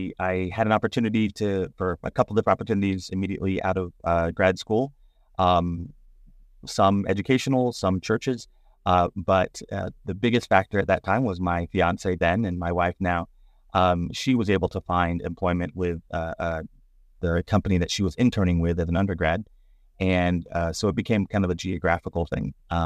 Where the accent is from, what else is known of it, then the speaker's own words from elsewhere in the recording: Florida, United States; now in Chattanooga, United States; Growing up in Florida and then grad school in Atlanta, and Chattanooga for me is pretty north. But it's been awesome ever since, all 21 years of it.